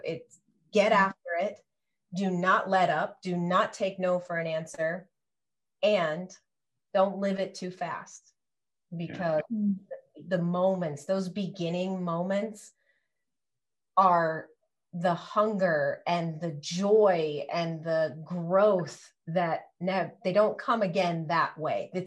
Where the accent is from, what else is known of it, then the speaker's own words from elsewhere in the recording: Midwest, United States; You know, I'm a girl from the Midwest. I've seen The Wizard of Oz, I think about 3,000 times. They would show it every year growing up.